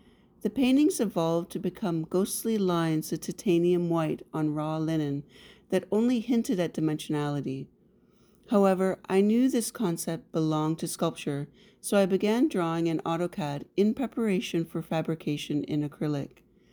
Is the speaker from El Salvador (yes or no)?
no; Canada; I'm a Canadian artist based in Toronto